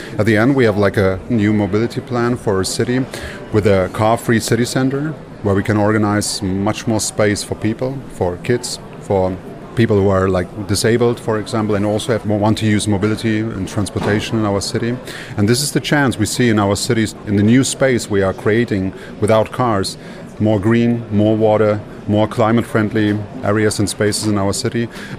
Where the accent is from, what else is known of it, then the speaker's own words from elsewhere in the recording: Lower Saxony, Germany; I was born in 1981 in Germany as the first generation of my family who was born in Germany. My parents came from Turkey, from Istanbul to a small town close to Hanover.